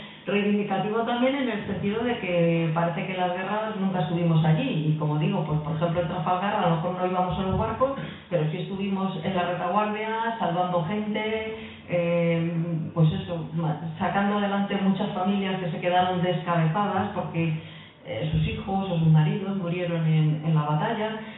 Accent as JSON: {"language": "Spanish", "town": "Aranjuez", "region": "Community of Madrid", "country": "Spain", "said": "Yo que soy de Aranjuez"}